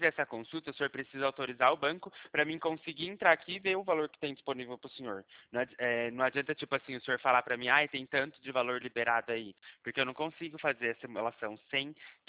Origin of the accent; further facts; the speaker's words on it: Limeira, São Paulo, Brazil; Eu sou de Limeira, interior